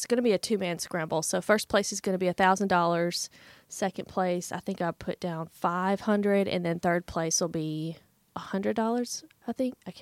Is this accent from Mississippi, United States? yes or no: yes; Plantersville, Mississippi, United States; I am not originally from New Albany. I'm actually from Plantersville. I grew up there.